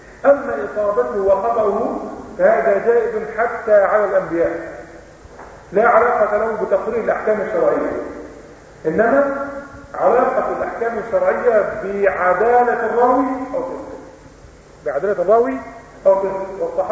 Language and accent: Arabic; Egypt; لكن عندنا في مصر اللي يعمل كده يضرب بالنقص الصلاة